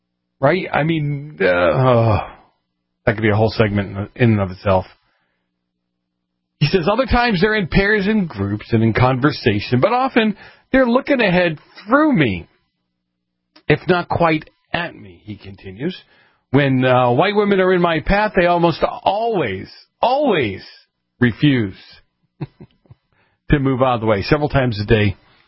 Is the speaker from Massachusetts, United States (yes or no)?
yes; Boston, Massachusetts, United States; also born or lived in Los Angeles, United States; Hey, Howard, I grew up in Boston. I worked in Los Angeles for years and years and years and years and years. I am white, and no.